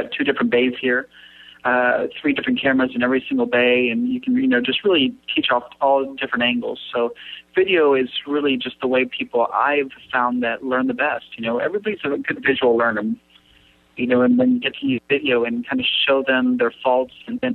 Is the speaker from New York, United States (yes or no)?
no; Houston, Texas, United States; now in Mexico; I'm actually originally from Houston area. Grew up in Houston and went to college in Michigan, and then was back in Houston for my first job at Houston Country Club.